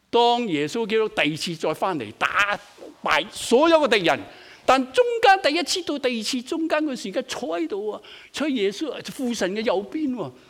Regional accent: Guangdong, China; 咬耳朵，我们广东人是不是说咬耳朵？

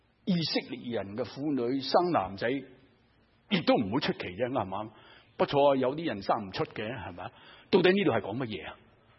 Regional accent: China; 我们中国人说哪吒沙都要抌下佢啦，系咪？

